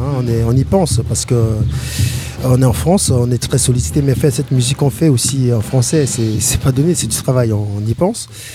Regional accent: Cameroon; first language Bangangté; French is a second language; je chante en pidgin, un peu d'anglais aussi, et en langue bamiléké parce que je suis originaire du Cameroun, donc ma langue maternelle, le bangante.

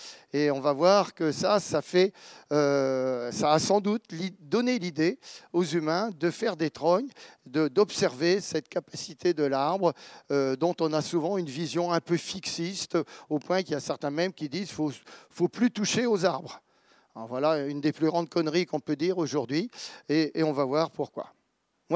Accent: Centre-Val de Loire, France; je viens de Bourset, au nord du Loir-et-Cher, ce que j'appelle souvent le Perche méridional

